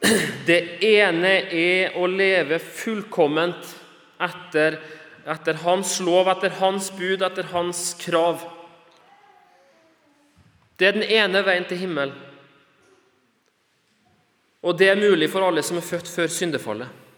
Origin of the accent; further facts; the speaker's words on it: Bolivia; når vi vokste opp i Bolivia